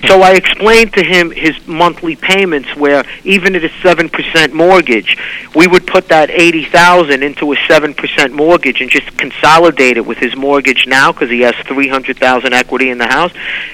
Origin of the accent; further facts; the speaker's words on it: Brooklyn, New York, United States; because I grew up in Brooklyn